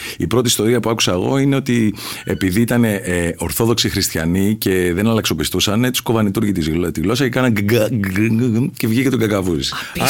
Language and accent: Greek; Perissos, Attica, Greece; εγώ μεγάλωσα εδώ πέρα στον Περισσό, έτσι.